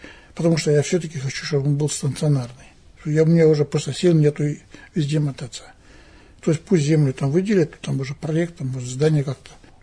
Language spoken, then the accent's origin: Russian; Uktus, Sverdlovsk Oblast, Russia; Значит, родился и вырос в Уктусе, это моя родина.